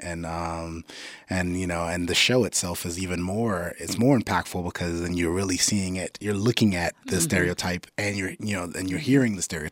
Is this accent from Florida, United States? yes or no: yes; Fort Lauderdale, Florida, United States; Both of us are from the Caribbean, but we're born in, you know, we're from Fort Lauderdale, raised in Fort Lauderdale in South Florida.